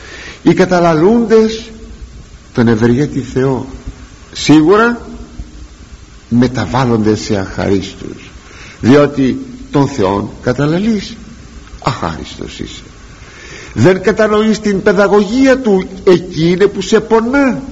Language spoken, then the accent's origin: Greek; Greece; Ναι, ναι, και επειδή εμείς ως Έλληνες, περιορίζω το θέμα, δεν μιλώ για όλη την Ορθοδοξία σε όλη τη γη, εμείς οι Έλληνες που ταυτίζομαι το χώρο μας των γεωγραφικών με την πίστη μας